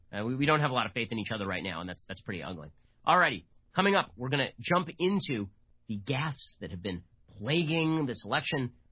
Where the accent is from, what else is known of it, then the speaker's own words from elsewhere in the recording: United States; I think it's why honestly, as an American, you sort of root for larger margins in elections